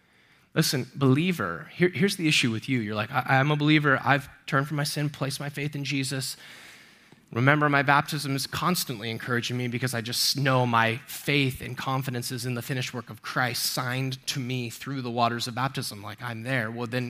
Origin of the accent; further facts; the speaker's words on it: Texas, United States; I've been going to church forever. I grew up in Texas